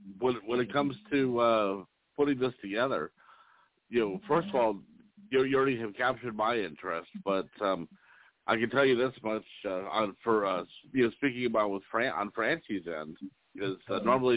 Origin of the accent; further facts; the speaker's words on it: South Carolina, United States; No, but he's from South Carolina, though. So, and I'm from South Carolina.